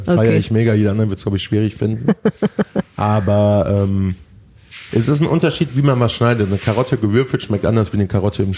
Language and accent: German; North Rhine-Westphalia, Germany; also ich komme aus Haifa im Sauerland.